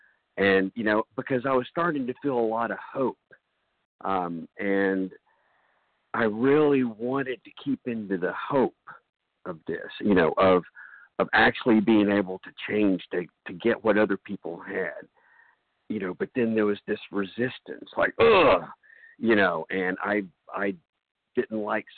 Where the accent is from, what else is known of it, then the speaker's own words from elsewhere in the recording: North Carolina, United States; Oh, I'm so sorry. North Carolina.